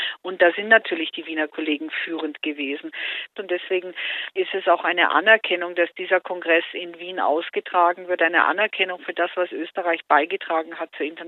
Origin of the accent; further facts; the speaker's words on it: Munich, Bavaria, Germany; Wenn ich das sagen darf als Münchnerin